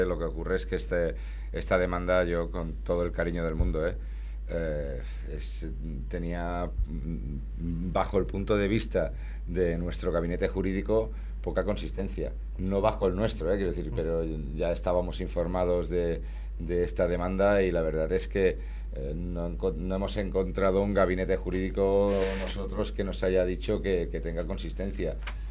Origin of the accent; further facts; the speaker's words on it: Terrassa, Catalonia, Spain; yo soy de Tarrasa